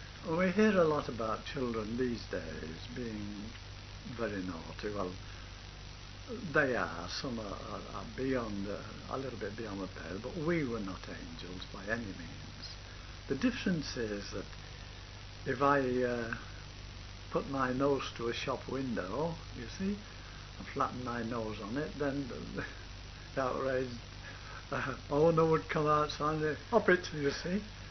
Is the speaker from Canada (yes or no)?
no; Frodsham, North West England, United Kingdom; born there; I was born at Frodsham in Cheshire, 19th of September, 1896. My father was a water engineer and looked after all the pumping systems for the district.